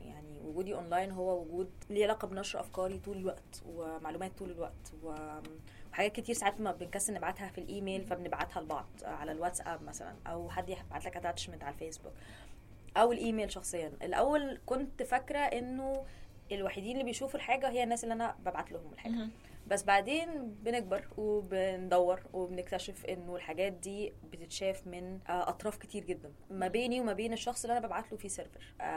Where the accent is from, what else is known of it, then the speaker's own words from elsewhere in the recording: Syria; ده بس انا سوري